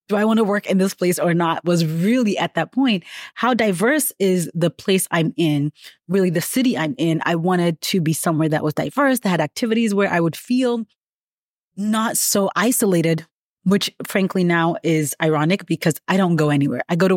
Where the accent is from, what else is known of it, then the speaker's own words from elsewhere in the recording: Nigeria; I'm Nigerian. I don't do snow.